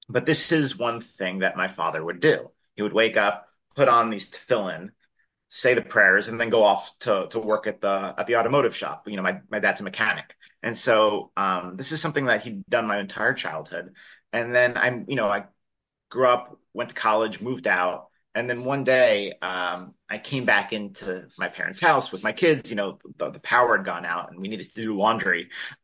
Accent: Long Island, New York, United States; also born or lived in Queens; I was raised in Long Island, and then moved back to Queens, and was in Queens for about 16 years.

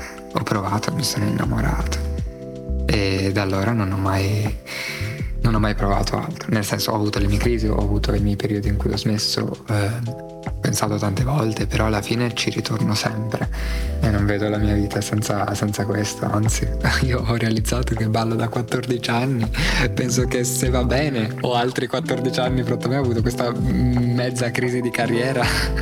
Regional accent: Susa, Piedmont, Italy; also born or lived in Foligno; ho 23 anni, sono nato a Foligno ma ho vissuto in quella città solamente per 3 anni, poi ho vissuto gran parte della mia infanzia e adolescenza a Susa, un paesino in provincia di Torino.

